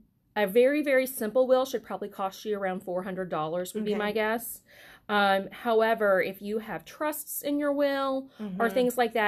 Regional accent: Lexington, Kentucky, United States; I am from Lexington originally, grew up in the city, was raised here.

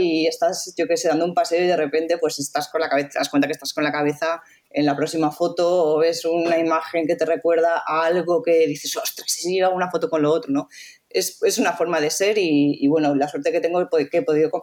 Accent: Valencia, Valencian Community, Spain; Sí, yo soy de Valencia.

